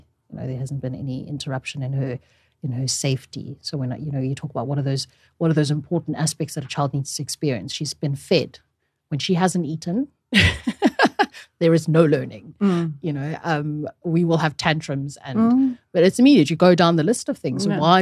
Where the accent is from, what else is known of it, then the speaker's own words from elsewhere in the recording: DR Congo; now in South Africa; I'm originally from the Congo. My parents moved to South Africa in 1994.